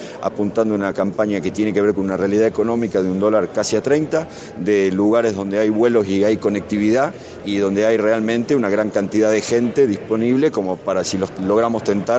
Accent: Salta, Argentina; Donde vamos, donde viajamos, nos preguntan de dónde sos de Salta

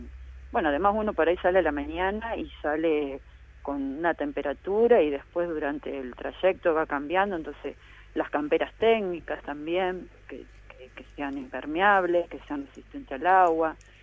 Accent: San Cristóbal, Santa Fe, Argentina; now in Santa Fe, Argentina; Yo soy oriunda de San Cristóbal.

